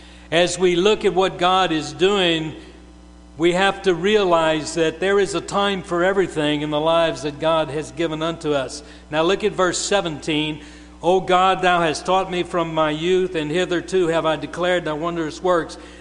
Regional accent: Louisiana, United States; born there; I was born in South Louisiana.

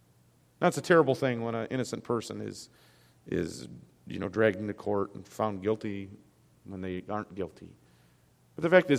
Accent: Detroit, Michigan, United States; where I grew up in Detroit, Michigan, there was a pretty big split between labor and management.

